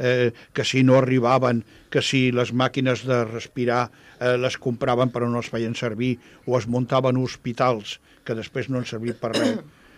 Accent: Catalonia, Spain; Nosaltres som catalans

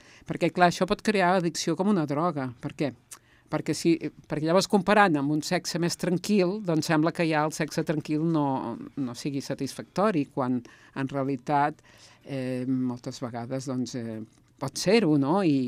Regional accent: Manresa, Catalonia, Spain; jo soc de Manresa.

